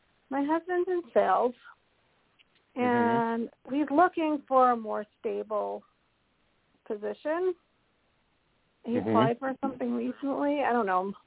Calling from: Colorado, United States; from Colorado.

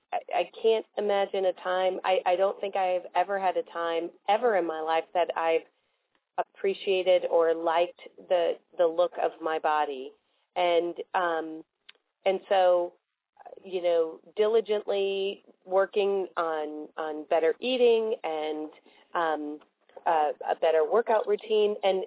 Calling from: St. Louis, Missouri, United States; I'm calling from St. Louis, Missouri.

